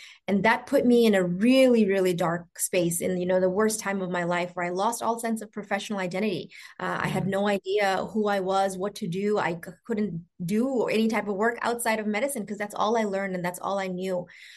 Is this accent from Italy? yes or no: no; Bangladesh; now in United States; So I practiced abroad in my home country in Bangladesh, and I was doing fantastic in my career.